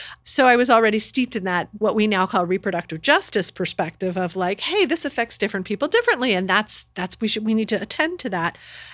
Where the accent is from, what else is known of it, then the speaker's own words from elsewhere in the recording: Indiana, United States; I just grew up, I'm from Indiana. I didn't grow up in a particularly radical environment.